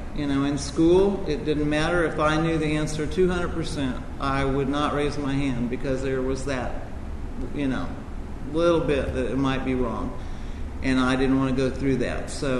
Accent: Louisville, Kentucky, United States; born there; I was born in 1950 in Louisville, Kentucky, to a mother who, to this day, at 82, is a very critical person, very opinionated person.

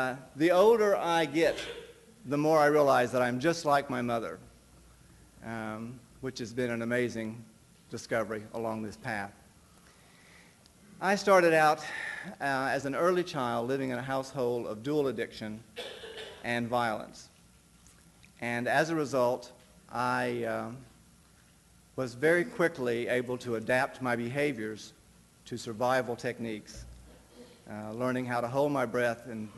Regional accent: Texas, United States; I grew up in Texas, in a small community, mostly ranching.

